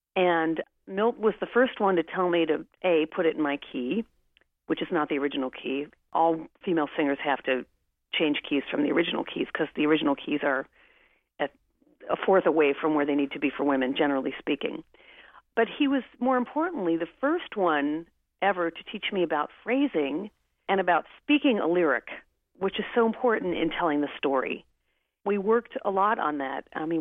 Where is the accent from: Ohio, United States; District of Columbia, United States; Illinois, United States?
Ohio, United States; Cincinnati; When I was growing up in Cincinnati, at a certain point, when I first heard jazz, which was really pretty much at Walnut Hills High School